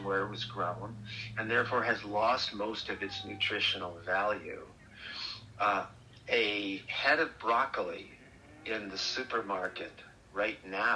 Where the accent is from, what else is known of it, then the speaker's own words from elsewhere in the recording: United States; I grew up in the United States, but my whole life, and I'm in my 70s now, I've been gardening.